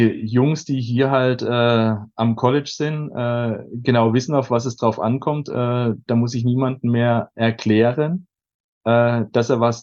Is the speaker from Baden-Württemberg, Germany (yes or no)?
yes; Schwäbisch Hall, Baden-Württemberg, Germany; ich komme aus Schwäbisch Hall